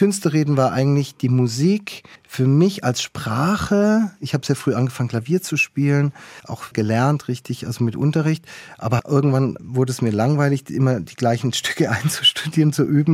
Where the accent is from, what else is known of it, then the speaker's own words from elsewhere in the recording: Esslingen am Neckar, Baden-Württemberg, Germany; Aber Esslingen am Neckar als meine Heimatstadt hat mich natürlich sehr geprägt. Die schulische Bildung da am Theodor-Heuss-Gymnasium war sehr wichtig.